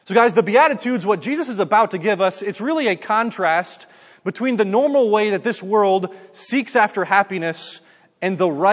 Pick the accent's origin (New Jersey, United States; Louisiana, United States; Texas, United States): New Jersey, United States; I grew up in New Jersey, so you probably know that's kind of like New York, New Jersey.